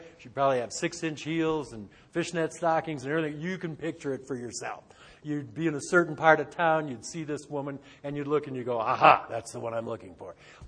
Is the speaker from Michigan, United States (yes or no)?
yes; Michigan, United States; I grew up in Michigan, okay? Winter, picture winter in Michigan.